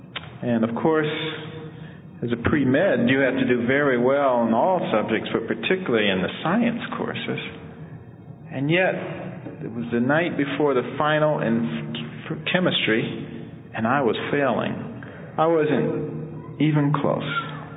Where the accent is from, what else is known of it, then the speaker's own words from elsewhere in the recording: Detroit, Michigan, United States; there I was coming from Southwestern High School in inner city Detroit.